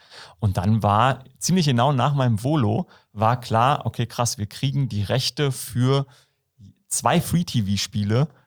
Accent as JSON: {"language": "German", "region": "Brandenburg", "country": "Germany", "said": "ich bin aus Brandenburg so ja, ein Stück weg von Berlin, so 20 Kilometer."}